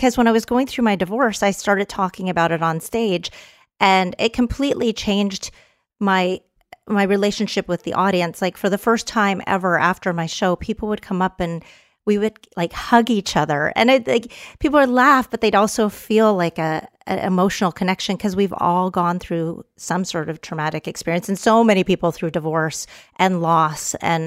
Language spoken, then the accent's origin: English; Canada; now in United States; I'm a Canadian Texan.